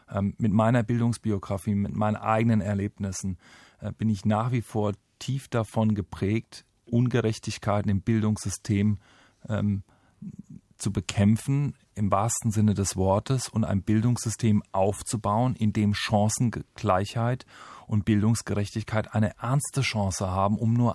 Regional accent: Oberstdorf, Bavaria, Germany; born there; Ich komme nun mal gebürtig aus Oberstdorf, aus dem Oberallgäu.

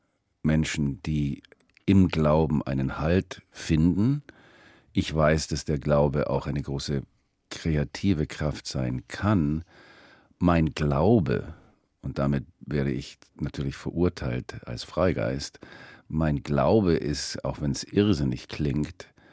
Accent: United States; Ich bin halt Amerikaner.

